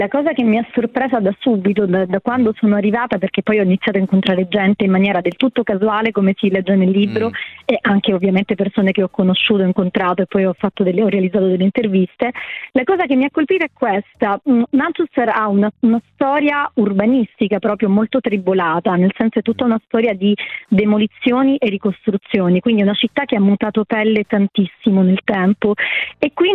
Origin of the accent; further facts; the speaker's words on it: Sicily, Italy; Io sono siciliana